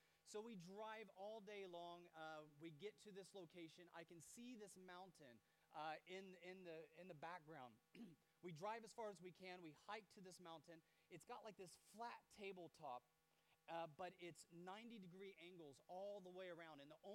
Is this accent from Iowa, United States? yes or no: no; Indiana, United States; My hometown is in a state called Indiana.